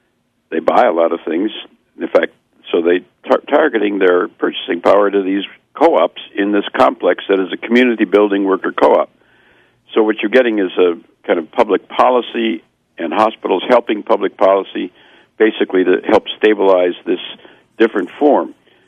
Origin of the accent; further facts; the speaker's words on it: Wisconsin, United States; I'm originally from Wisconsin, and there's a lot of co-op activity in that state and in the Midwest